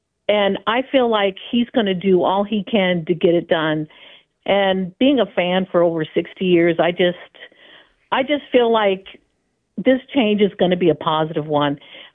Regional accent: Buffalo, New York, United States; born there; I was born in Buffalo

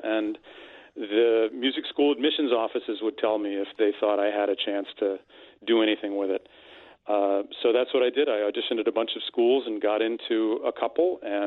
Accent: Ohio, United States; I grew up in Northeast Ohio, and they offered some wind instrument opportunities to us in elementary school

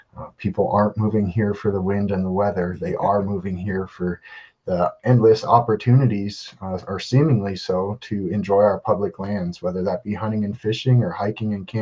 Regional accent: United States; So I say us as American citizens, this is not a political issue in my mind at all. This is an American issue.

